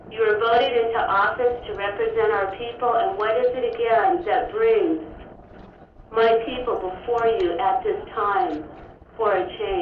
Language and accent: English; Sitka, Alaska, United States; now in Anchorage, United States; I am Tlingit Indian from Sitka, Alaska, residing now in Anchorage.